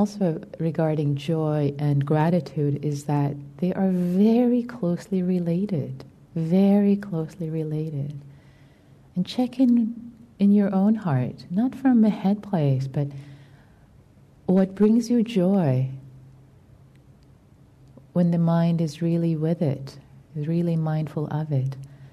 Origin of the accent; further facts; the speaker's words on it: Tehran, Tehran Province, Iran; English is a second language; I was brought up in Tehran, Iran, in a liberal Muslim family.